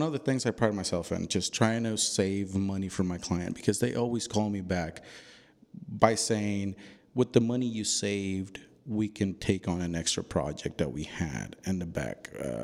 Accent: St. Helena, California, United States; Well, a little bit about me is I grew up in St. Helena.

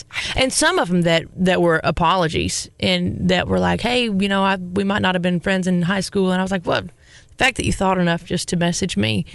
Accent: Mammoth Spring, Arkansas, United States; I'm from the Ozark Mountains. I'm from Arkansas.

